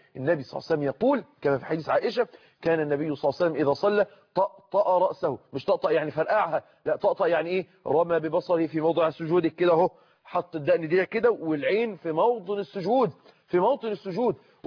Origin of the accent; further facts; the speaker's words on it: Egypt; زي احنا بنقول اللي عندنا في مصر كده في زغوره في بطنه